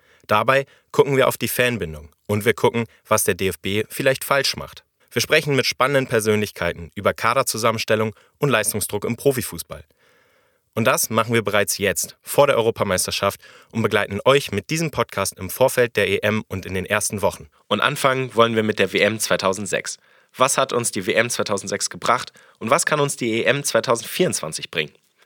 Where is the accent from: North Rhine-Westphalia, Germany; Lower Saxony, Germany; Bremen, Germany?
Lower Saxony, Germany; 27 Jahre alt. Während der WM 2006 war ich 10 Jahre alt. Ich bin groß geworden in der Region Hannover.